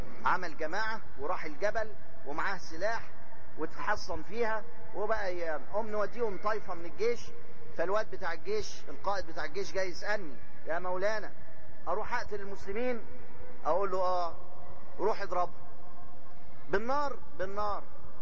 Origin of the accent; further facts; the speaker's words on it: Upper Egypt, Egypt; يا ابني طب ما انا صعيدي برضه